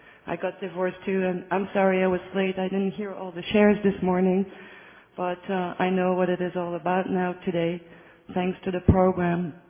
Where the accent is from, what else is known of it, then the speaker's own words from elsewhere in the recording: Brussels, Belgium; I'm from Brussels, Belgium.